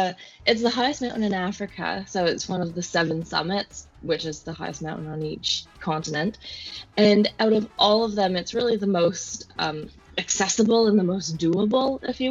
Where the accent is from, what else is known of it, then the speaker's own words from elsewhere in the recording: Ontario, Canada; now in New Zealand; I'm a Canadian, but living in New Zealand. So I grew up just outside of Toronto, but then I moved to New Zealand 3.5 years ago